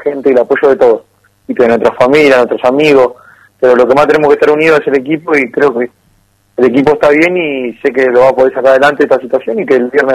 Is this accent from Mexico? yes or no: no; Mar del Plata, Buenos Aires Province, Argentina; also born or lived in Rafaela; now in Tucumán, Argentina; yo venía de vivir 4 años en Buenos Aires, yo soy de Mar del Plata, viví un año, de 6 meses, viví 5 meses en Rafaela.